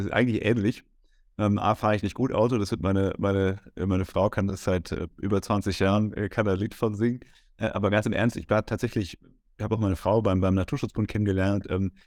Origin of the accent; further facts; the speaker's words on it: Germany; ich komme ja auch aus Deutschland und wir konnten uns damals nicht so viel leisten.